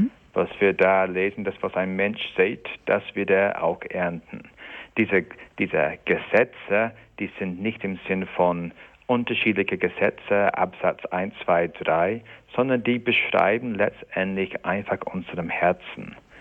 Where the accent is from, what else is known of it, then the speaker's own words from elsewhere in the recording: England, United Kingdom; accent: English; German is a second language; So wie ich einen englischen Dialekt habe, wenn ich Deutsch spreche, weil ich Engländer bin. Ich habe einfach automatisch meinen Akzent seit Kindheit aufgenommen